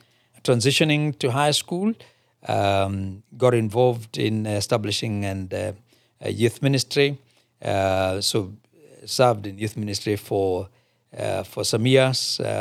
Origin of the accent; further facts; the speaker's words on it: Kiangondu, Nyeri County, Kenya; I was born in Central Kenya, specifically in a place called Kiangondu, which is a village in Nyeri County. Grew up there, humble background. My father and mother are believers, so I'm the third generation believer within our family